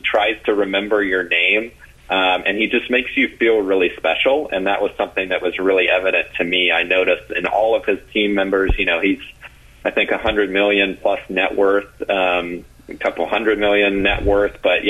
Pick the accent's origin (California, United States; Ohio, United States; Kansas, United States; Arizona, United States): Ohio, United States; I'm from the Ohio area, and I worked a lot professionally in the Columbus, Ohio area.